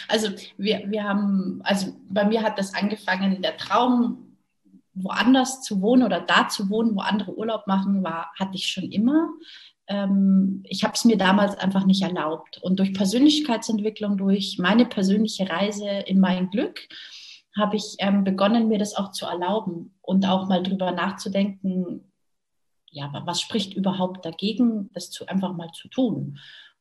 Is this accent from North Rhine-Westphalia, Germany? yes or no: no; Munich, Bavaria, Germany; now in Mallorca, Spain; Geboren und aufgewachsen bin ich in München, in Bayern. Mittlerweile lebe ich auf Mallorca